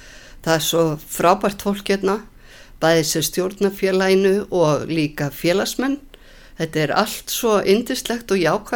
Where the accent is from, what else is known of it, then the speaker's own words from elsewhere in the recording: Flateyri, Westfjords, Iceland; now in Reykjavík, Iceland; ég kem að vestan frá Flateyri og en búin að búa hérna í Reykjavík síðastliðin 25 ár